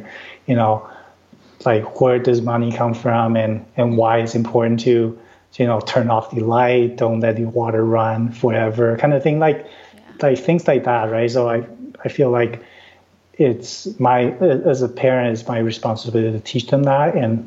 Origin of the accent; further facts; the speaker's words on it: Taiwan; now in Vancouver, Canada; I'm originally from Taiwan. … stands for Taiwanese Canadian.